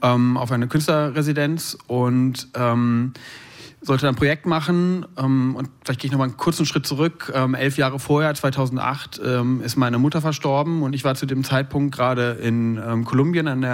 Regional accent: Herne, North Rhine-Westphalia, Germany; Ich bin 1979 in Herne im Ruhrgebiet aufgewachsen.

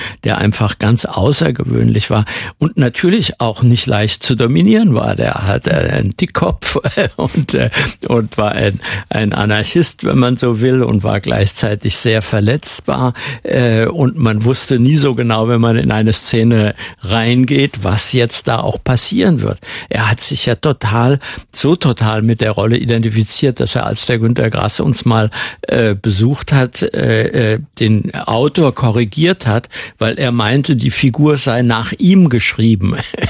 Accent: Gdańsk, Pomeranian Voivodeship, Poland; die Adresse von der Straße in Danzig-Langfuhr, im Vorort von Danzig, wo ich aufgewachsen bin.

